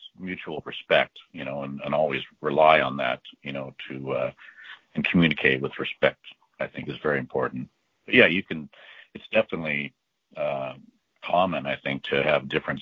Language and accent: English; United States; And so as an American, we tend to be kind of like pushy and progressive